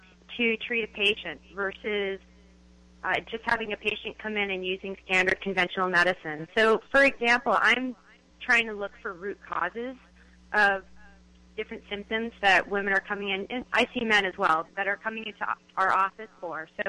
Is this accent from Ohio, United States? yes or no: no; Massachusetts, United States; now in Santa Cruz, United States; No, I grew up in Cape Cod, in Massachusetts, and now I live in Santa Cruz.